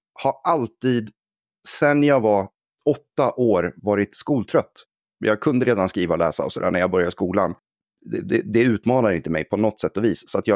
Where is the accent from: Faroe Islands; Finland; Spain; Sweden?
Sweden; Gävle, Gävleborg County; moved away as an adult; now in Stockholm, Sweden; Och sen så flyttade jag till Stockholm. Jag är Gävlebo från början. Så när jag var 20 år